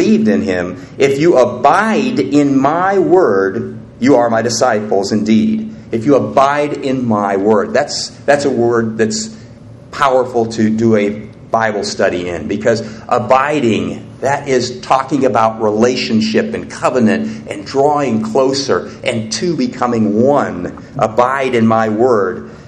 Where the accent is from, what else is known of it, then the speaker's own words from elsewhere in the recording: Portland, Oregon, United States; I grew up in the Portland, Oregon area where it rains 9 months out of the year.